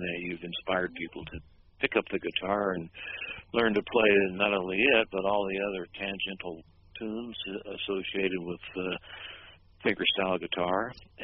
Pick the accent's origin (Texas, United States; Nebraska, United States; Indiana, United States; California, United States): Texas, United States; Abilene; Well, I grew up I was born in Abilene, Texas, and raised there